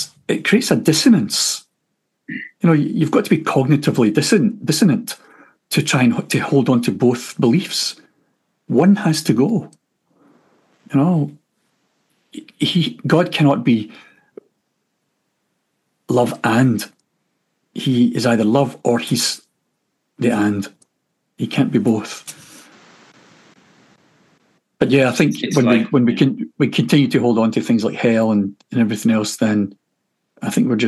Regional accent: Scotland, United Kingdom; I grew up in the Roman Catholic Church here in Scotland

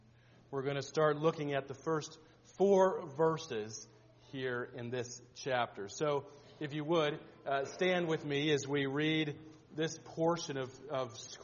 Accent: Montana, United States; When I was growing up in Montana, one of the things that we did very often was go and visit the grandmas in Bozeman, Montana.

